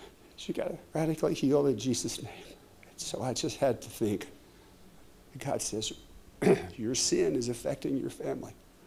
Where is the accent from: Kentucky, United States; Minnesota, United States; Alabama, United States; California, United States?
Kentucky, United States; I come from Kentucky, the land of bourbon.